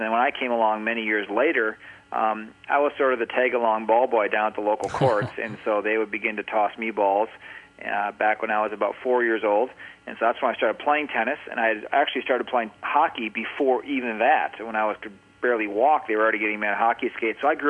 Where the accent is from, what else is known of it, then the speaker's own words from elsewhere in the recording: Minnesota, United States; I was born and raised in Minnesota in a place called Lake Minnetonka, which is just west of the Twin Cities in Minneapolis and St. Paul.